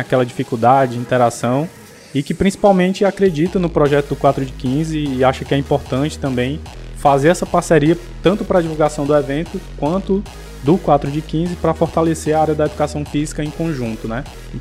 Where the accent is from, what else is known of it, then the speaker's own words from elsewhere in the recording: Northeast Region, Brazil; Primeiramente porque eu sou nordestino